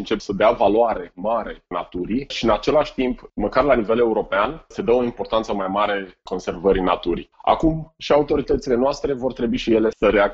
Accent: Iași, Iași County, Romania; noi ca ieșeni, noi ca iubitori de natură

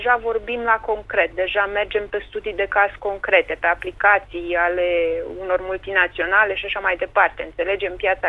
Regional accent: Bacău, Bacău County, Romania; Bacău, orașul meu natal

